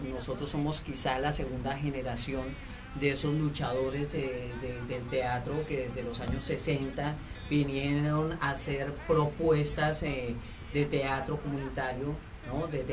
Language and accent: Spanish; Bogotá, Colombia; yo soy de Bogotá, la capital de Colombia. Uh-huh. Venimos de una localidad de Bogotá que se llama Fontibón.